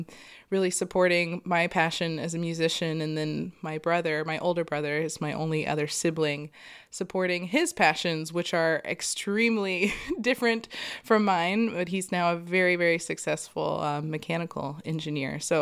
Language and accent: English; Kentucky, United States; I was born and raised in Kentucky, and my parents, though neither are professional musicians, they both have amazing ears